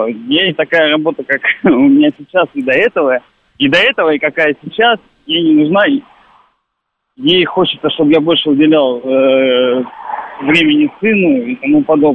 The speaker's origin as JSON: {"language": "Russian", "town": "Petrozavodsk", "region": "Republic of Karelia", "country": "Russia", "moved": "as an adult", "lives_now": "Moscow, Russia", "said": "Я не москвич, не из Подмосковья. Приехал 8 лет назад из такого славного республики Карелия, город Петрозаводск."}